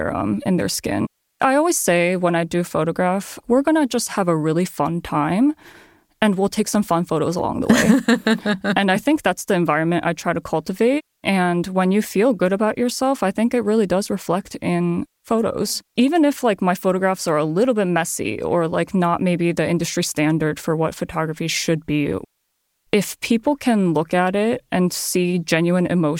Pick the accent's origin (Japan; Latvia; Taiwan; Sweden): Japan; now in United States; I come from Japan